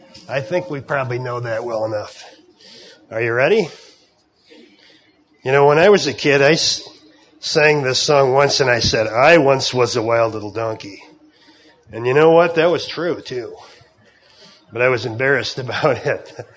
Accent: Grant, Michigan, United States; I'm from Grant, Michigan, and I'm pleased to be here this morning.

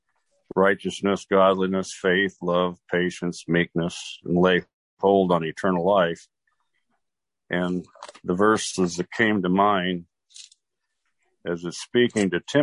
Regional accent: Marengo, Iowa, United States; I'm from Marengo, Iowa.

